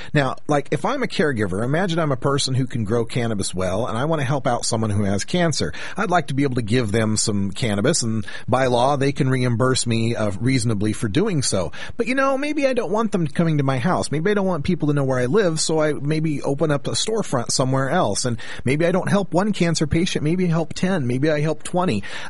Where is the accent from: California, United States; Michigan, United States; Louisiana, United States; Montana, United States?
Montana, United States; West Yellowstone; as a little kid, I grew up in West Yellowstone, Montana.